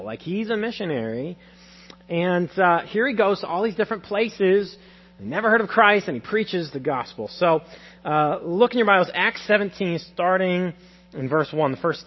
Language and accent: English; Council Bluffs, Iowa, United States; You know, I grew up in Council Bluffs, and just a couple miles north of I-80.